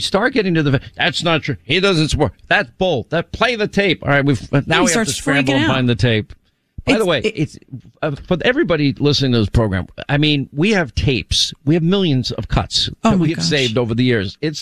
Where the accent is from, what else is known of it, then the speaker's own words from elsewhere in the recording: New York, United States; also born or lived in Rhode Island / California / Alabama / Georgia; By the way, I grew up in New York and then I lived 5 years in Rhode Island, 5 years in California, 2 years in Alabama, 4 years in Georgia.